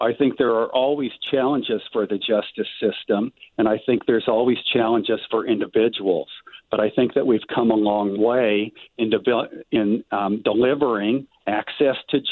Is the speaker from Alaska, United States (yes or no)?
no; Iowa, United States; I think that farm kids in Iowa usually have a pretty good lifestyle. I went barefoot in the summertime, and I can remember learning to work in the bean fields and detasseling corn and baling hay